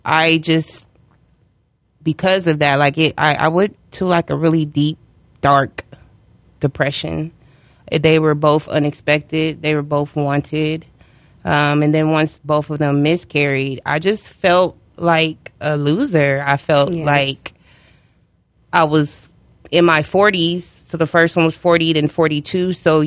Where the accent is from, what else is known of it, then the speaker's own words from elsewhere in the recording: Michigan, United States; now in California, United States; I am originally from Michigan, a transplant here in California.